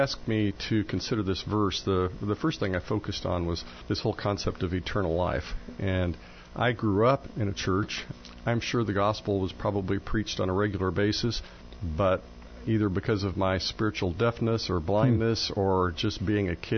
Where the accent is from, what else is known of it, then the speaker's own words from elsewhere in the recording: Newman, Illinois, United States; Yeah, I grew up down in Newman, Illinois.